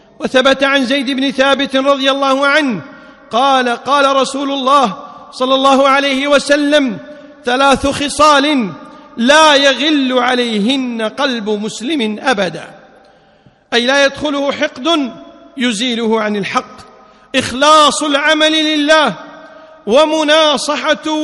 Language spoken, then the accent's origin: Arabic; Kuwait; اللهم اجعل بلدنا الكويت آمنا مطمئنا